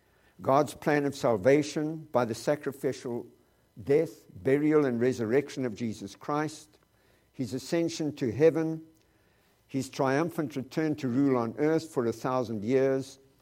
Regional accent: South Africa; There's something about being a South African.

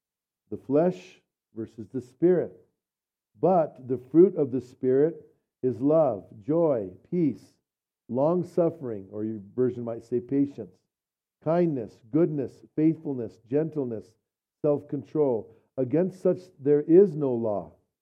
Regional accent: Bernalillo, New Mexico, United States; now in Silver City, United States; Although I'm from Bernalillo, and I grew up in Bernalillo, and don't hold that against me, but I went to school at Bernalillo High School till my sophomore year.

